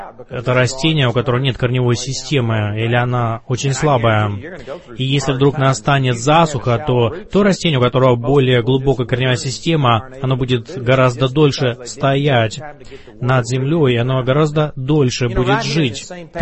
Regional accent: Arlington, Texas, United States; Вы знаете, я вырос в Орлингтон, Тексас, и у нас во дворе росло 26 или 23 куста пекона.

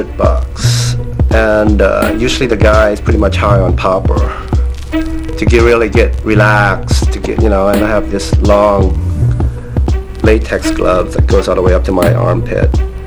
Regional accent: Japan; I'm 30 years old and I'm from Japan. I'm an artist. I'm a performance artist.

